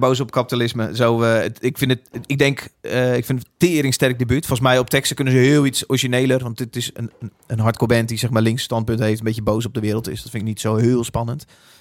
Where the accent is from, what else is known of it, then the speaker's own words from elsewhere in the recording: Utrecht, Netherlands; Maar ja, het komt bij mij uit de buurt waar ik vandaan kom.